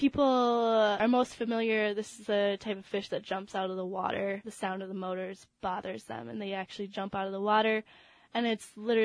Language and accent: English; United States; And I grew up on the St. Croix River.